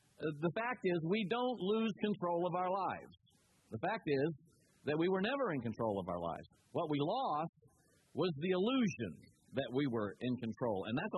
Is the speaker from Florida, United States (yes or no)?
yes; Florida, United States; In fact, I grew up in Florida on the Space Coast in a kind of wonder years kind of neighborhood.